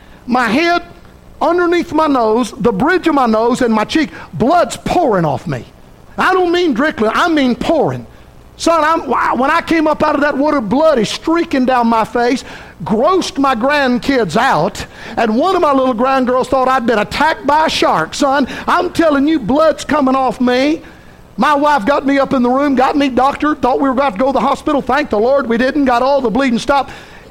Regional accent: Gulf Coast, United States; I was raised on the Gulf Coast, but it don't have no waves, man.

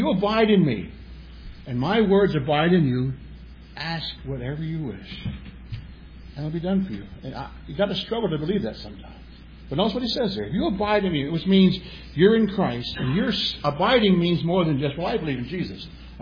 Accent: United States

